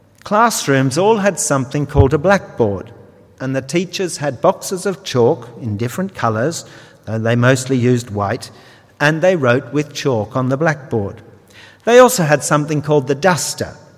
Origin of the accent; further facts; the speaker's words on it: Australia; I grew up in Australia, and it was a kind of rite of passage to have horse riding lessons.